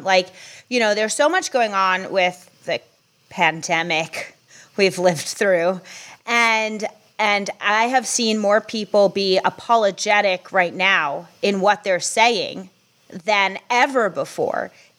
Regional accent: New York, United States; Well, I'm ballsy. I'm from New York. I say it like it is.

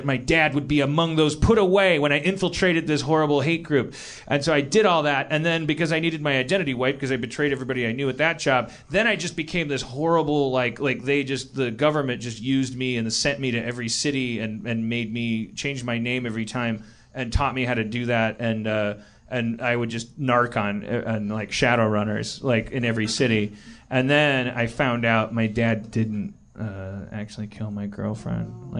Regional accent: Wisconsin, United States; Remember, I'm from Wisconsin.

